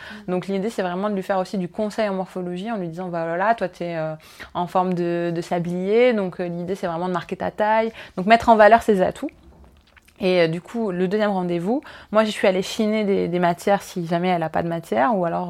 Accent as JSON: {"language": "French", "town": "Tunis", "country": "Tunisia", "said": "j'ai 29 ans, je suis originaire de Tunis, ma maman est française et mon papa est tunisien"}